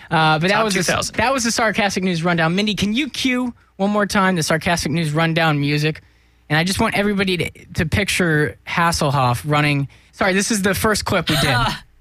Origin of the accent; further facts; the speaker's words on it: Florida, United States; A man was fatally shot at a movie theater in my home state of Florida